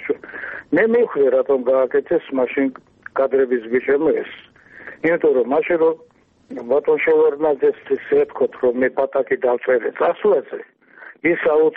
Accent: Tbilisi, Georgia; born there; მაგრამ მე ხომ თბილისში დავიბადე

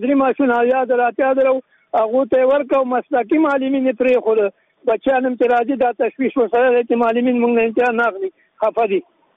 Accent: Nangarhar, Afghanistan; زه د ننګرهار ولایت دی یو قومي مشر په صفت

